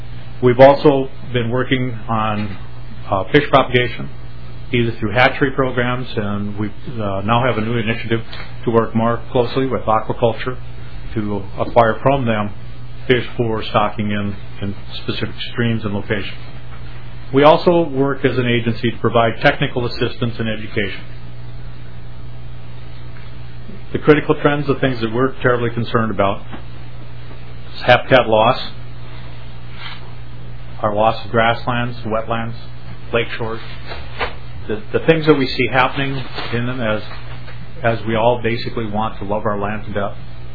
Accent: Grand Rapids, Minnesota, United States; The National Rough Grouse Hunt is conducted in Grand Rapids, my hometown.

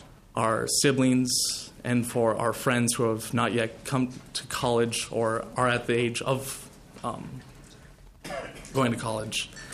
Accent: Brainerd, Minnesota, United States; I'm from Brainerd, Minnesota.

